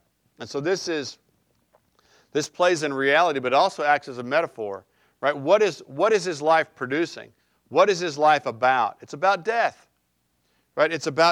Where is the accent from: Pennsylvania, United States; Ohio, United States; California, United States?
California, United States; you know, I grew up in California where it's really important that you look tan, right?